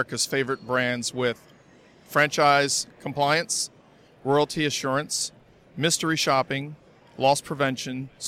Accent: Maryland, United States; It's a challenge sometimes, but I'm from Maryland, so the weather's kind of similar.

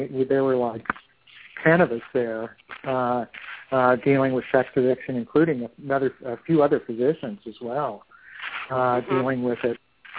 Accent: Indiana, United States; And we have family here as well, and I'm from Indiana originally.

